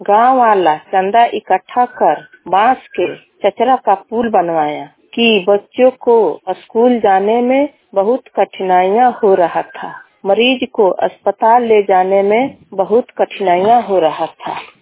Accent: Dhumli Parsa, Bihar, India; ग्राम धुमली परसा, प्रखंड गौनाहा, पंचायत महुई। हमारे गांव धुमली परसा से पूरब एक गईचाहा नदी मिलता है।

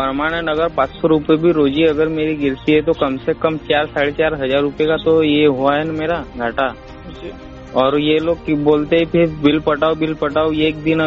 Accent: Sausar, Madhya Pradesh, India; मुक्काम बोस्टर देवी, तहसील सौसर, जिला छिंदवाड़ा।

